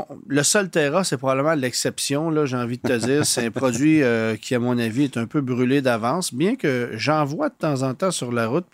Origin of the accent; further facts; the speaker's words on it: Quebec, Canada; Et chez nous, au Québec, ça fonctionne magnifiquement bien.